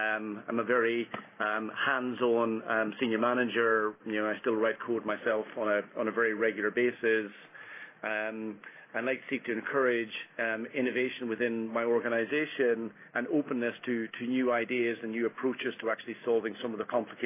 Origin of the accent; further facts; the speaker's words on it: Ireland; I started my career in London. From my accent, I grew up in Ireland.